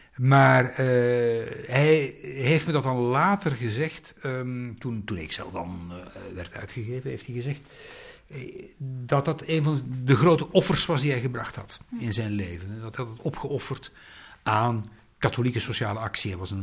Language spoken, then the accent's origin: Dutch; Brussels, Belgium; born there; also born or lived in Netherlands; Ik ben geboren in Brussel. Ik heb in Nederland leren praten.